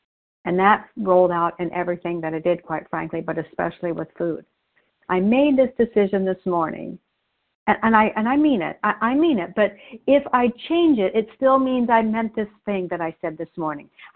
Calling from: Oregon, United States; I'm a recovered compulsive overeater, and I'm calling in from Oregon today.

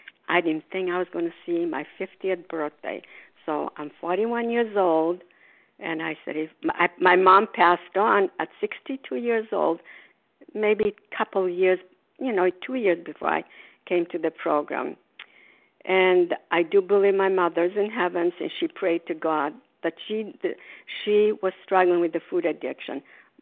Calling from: Florida, United States; I'm calling from Port Tyler, Florida, where snowbirds.

